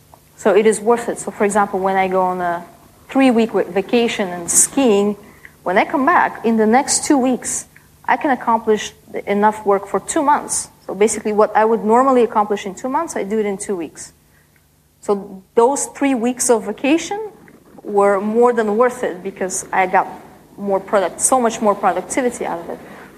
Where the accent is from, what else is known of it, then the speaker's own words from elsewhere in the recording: Canada; I speak in dollars, I'm from Canada